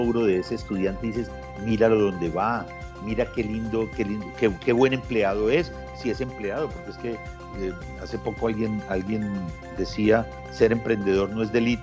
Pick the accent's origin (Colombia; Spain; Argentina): Colombia; Manizales, Caldas; yo soy de Manizales